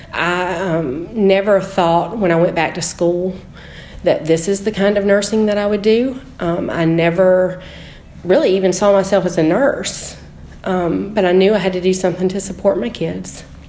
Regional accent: United States; I grew up in Oconee County, and I never wanted to do anything but be a wife and a mom.

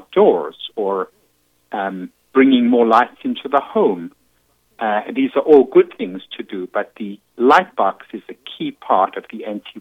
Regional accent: South Africa; now in New York City, United States; when I came from South Africa, which is, you know, sunny and very warm and pleasant, and I came to New York City

